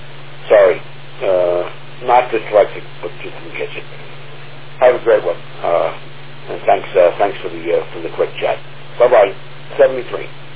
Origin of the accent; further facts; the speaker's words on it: South Hempstead, New York, United States; Yeah, 73, Barry. Like I said, I grew up in South Hempstead.